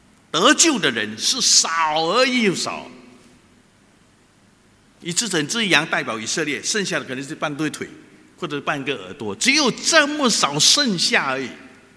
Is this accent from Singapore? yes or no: yes; Singapore; 我新加坡人也是啊，邻居有了我们也要有啊